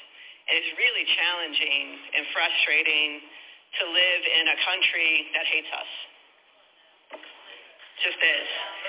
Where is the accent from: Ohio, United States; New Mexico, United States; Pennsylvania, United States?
Ohio, United States; but also, you know, I'm a black American. I'm from Ohio.